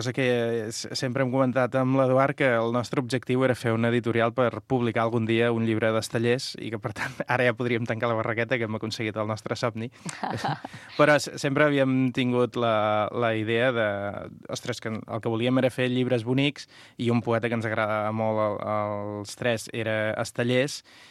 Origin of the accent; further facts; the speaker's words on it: Catalonia, Spain; els tres som dels Baix Camp.